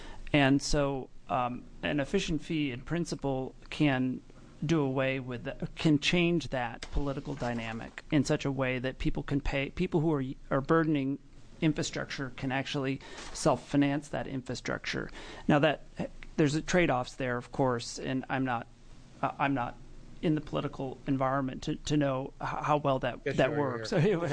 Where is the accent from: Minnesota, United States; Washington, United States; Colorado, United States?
Washington, United States; this is proven true in my home state in Washington